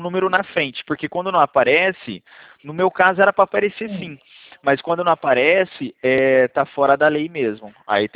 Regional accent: Campinas, São Paulo, Brazil; Sou de Campinas

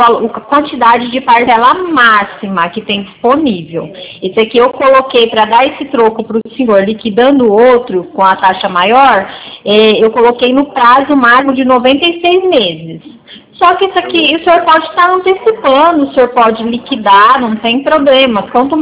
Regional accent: São Paulo, Brazil; nós somos do interior da região de Presidente Prudente.

